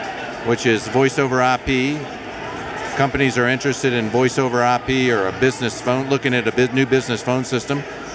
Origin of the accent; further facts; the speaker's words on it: Kentucky, United States; In Tennessee, even though I'm from Kentucky